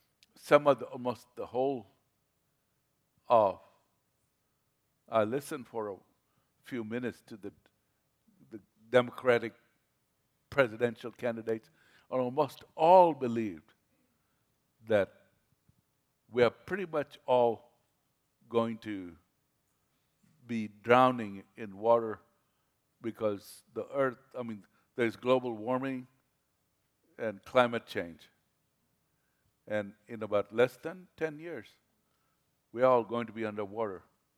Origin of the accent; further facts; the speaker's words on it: Mombasa, Coast, Kenya; born there; listen, I was born in Africa, Mombasa